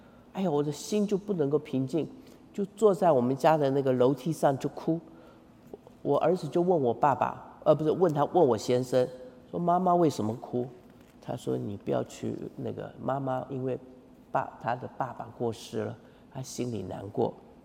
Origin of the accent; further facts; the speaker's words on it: Taiwan; 那我们从小在台湾那个比较传统的家庭长大，